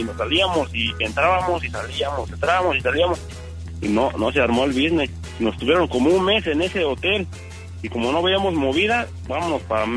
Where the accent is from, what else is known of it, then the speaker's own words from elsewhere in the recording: Tultepec, State of Mexico, Mexico; moved away; De ahí, de Tultepec.